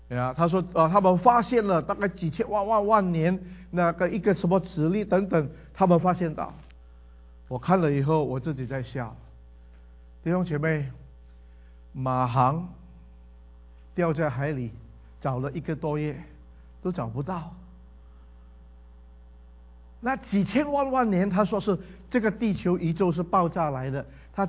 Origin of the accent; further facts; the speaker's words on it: Indonesia; 我是在印尼成长的，